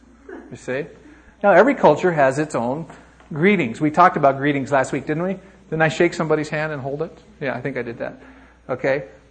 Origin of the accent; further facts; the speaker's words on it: United States; I'm not anti-American. I'm not prejudiced. I am American.